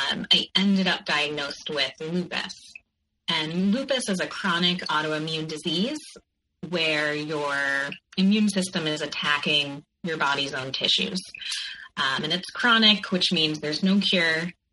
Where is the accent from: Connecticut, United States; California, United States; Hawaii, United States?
Connecticut, United States; I grew up in Connecticut, and I went to New York for college